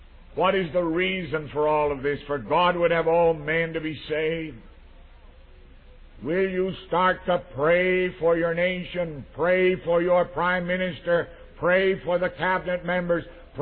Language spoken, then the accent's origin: English; United States; I come from America, where I'm afraid that our dedication leaves much to be desired.